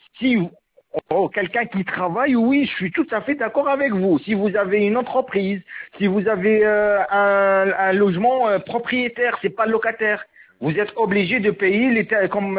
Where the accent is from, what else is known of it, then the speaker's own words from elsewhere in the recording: Tunisia; moved away as an adult; now in France; moi je suis Tunisien, d'origine tunisienne, j'étais en Tunisie 24 ans.